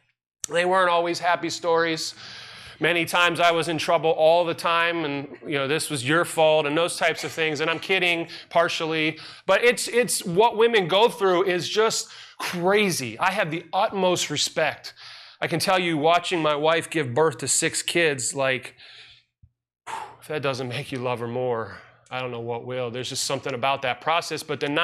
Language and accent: English; McHenry, Illinois, United States; born there; I was born in McHenry, Illinois, and so if I had to go back there, I don't know that I've been back there in probably 40 years.